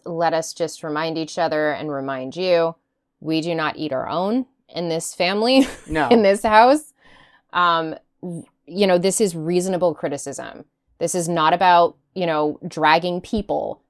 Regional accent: Canada; I'm Canadian.

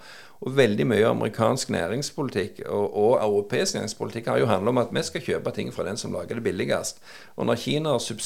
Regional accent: United States; Men igjen, sitter vi som amerikaner, så kan vi forstå det på en annen måte.

